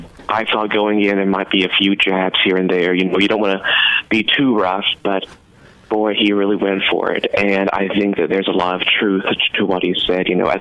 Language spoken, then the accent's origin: English; Pikeville, Kentucky, United States; You know, I grew up in Pikeville, and the same films that I could watch from 1952 that were shot in New York or Los Angeles, you know, it's available to everybody.